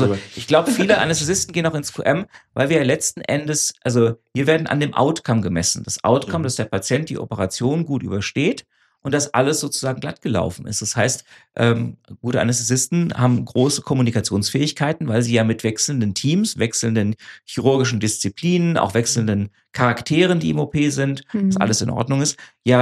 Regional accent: Frankfurt, Hesse, Germany; aber ich bin ja Frankfurter, insofern war das klar, dass ich nach Frankfurt will.

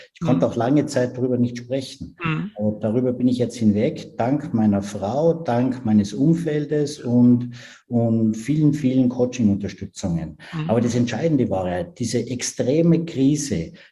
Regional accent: Tyrol, Austria; Ich bin ja Tiroler.

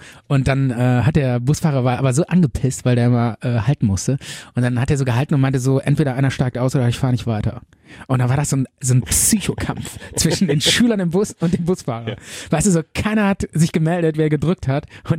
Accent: North Rhine-Westphalia, Germany; also born or lived in London / Miami; in so einem Dorf, wo ich aufgewachsen bin, hier in der Nähe von Bonn.

